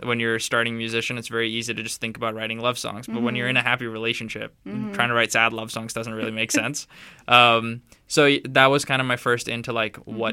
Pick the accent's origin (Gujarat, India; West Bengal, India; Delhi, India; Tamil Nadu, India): West Bengal, India; Kolkata; also born or lived in Malaysia; Like, first 10 years of my life, I grew up in India.